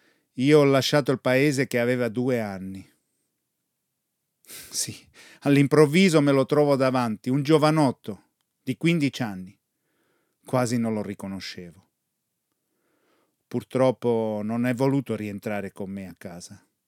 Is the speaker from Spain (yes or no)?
no; Cugnasco, Ticino, Switzerland; born there; Ho 69 anni. Sono nato a Cugnasco, zona di Locarno. … siamo una famiglia di emigrati.